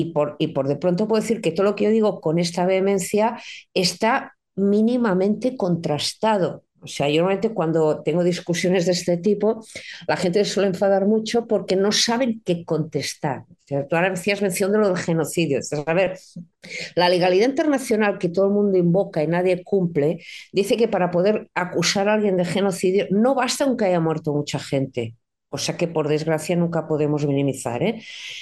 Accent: Barcelona, Catalonia, Spain; en mi tierra, en Barcelona, en Cataluña, hay mucha más gente normal de la que parece

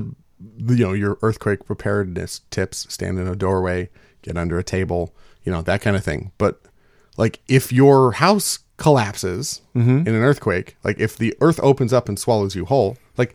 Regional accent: California, United States; I'm from California. I've felt tons of earthquakes.

